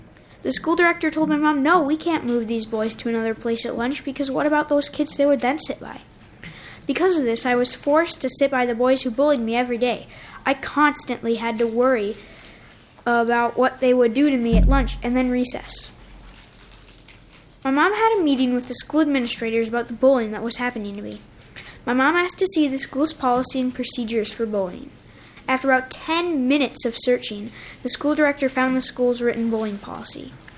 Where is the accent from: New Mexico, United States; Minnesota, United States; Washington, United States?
Minnesota, United States; Forest Lake; I'm from Forest Lake.